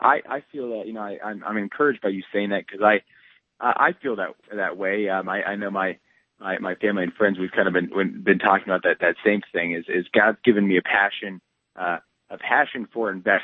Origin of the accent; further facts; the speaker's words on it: Cincinnati, Ohio, United States; also born or lived in Dayton; I'm a Daytonian. I'm from Dayton, Ohio. Actually grew up in Cincinnati, Ohio, which explains why my dad and I are long-suffering Cincinnati Bengals fans.